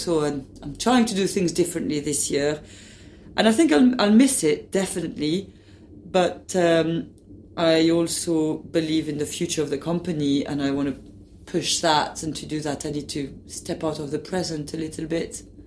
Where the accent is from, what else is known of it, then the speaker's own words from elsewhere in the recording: United Kingdom; audiences, when they see our work, are quite surprised to find out we're British.